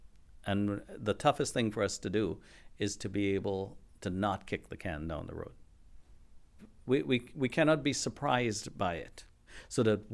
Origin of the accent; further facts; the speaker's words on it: Trinidad & Tobago; So I grew up in the Southern Caribbean, the island that is the furthest south in the Caribbean, the country of Trinidad and Tobago. I grew up on the island of Trinidad. I come from an agricultural family.